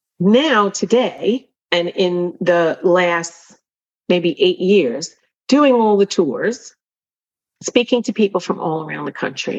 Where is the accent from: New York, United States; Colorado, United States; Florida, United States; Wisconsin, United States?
New York, United States; And I noticed that I was meeting people's eyes in the street, which I don't usually do as a New Yorker.